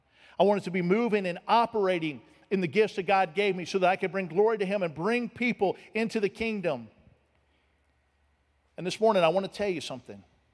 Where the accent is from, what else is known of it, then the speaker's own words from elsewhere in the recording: Georgia, United States; One day I was visiting in Florida. I was from Georgia, but I was on vacation.